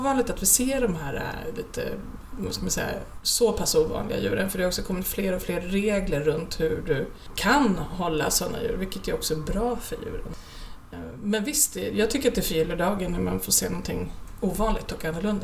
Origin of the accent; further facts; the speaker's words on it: Rumby, Sweden; Och från början så var det här en klinik som fanns hemma i nedervåningen på vårt hus då, hemma i Rumby 1975.